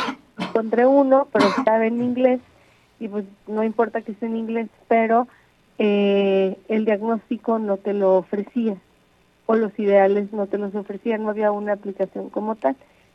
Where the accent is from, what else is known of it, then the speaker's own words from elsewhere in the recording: Mexico; para nosotros como mexicanos.